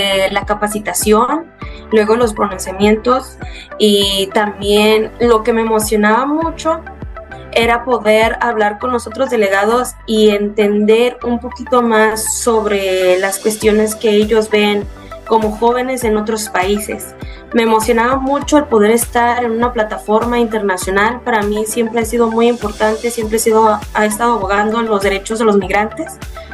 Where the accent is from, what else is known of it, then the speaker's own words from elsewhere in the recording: Mexico; Spanish is a second language; el año pasado, pude llegar a este espacio y que sí soy mexicana.